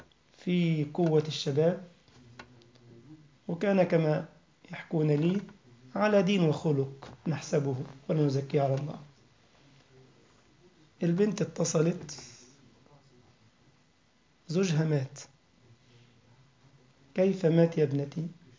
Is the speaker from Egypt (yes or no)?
yes; Egypt; منذ أسبوع كان لنا تلميذة عندنا في مصر كنت أدرسها صغيرة جدا